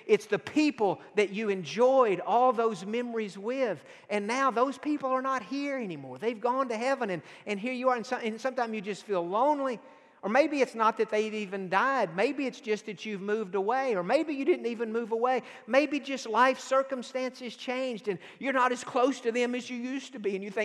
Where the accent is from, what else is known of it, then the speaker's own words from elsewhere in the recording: Texas, United States; also born or lived in East Tennessee / Georgia; I grew up in East Tennessee. I was born in Georgia and grew up again in East Texas. I can never remember where I'm from. I mean, I'm from everywhere.